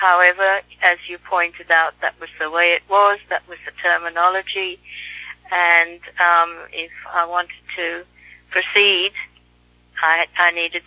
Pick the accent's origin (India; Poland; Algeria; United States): India; I was born and raised in India.